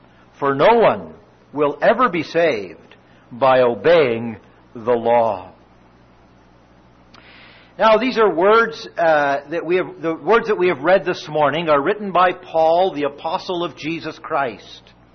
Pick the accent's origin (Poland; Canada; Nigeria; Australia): Canada; Now, you know that I come from Canada, probably.